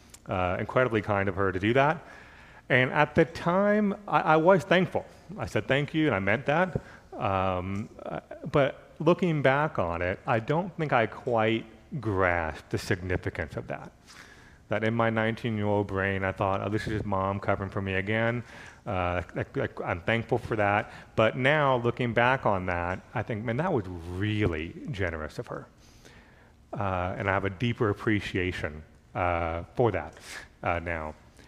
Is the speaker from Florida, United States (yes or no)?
yes; Florida, United States; I grew up in Florida, so I was living there, and I moved out.